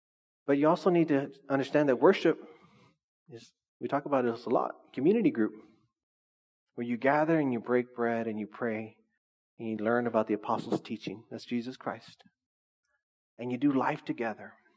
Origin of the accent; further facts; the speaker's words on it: Orange Cove, California, United States; I grew up in Orange Cove, but I'm not a cholo. Like I never was in the streets. I was always at home.